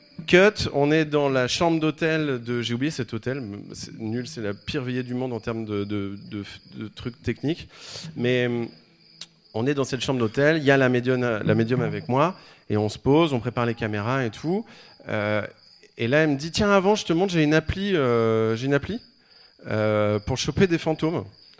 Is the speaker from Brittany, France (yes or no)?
no; Rouen, Normandy, France; born there; Je suis né à Rouen en fait.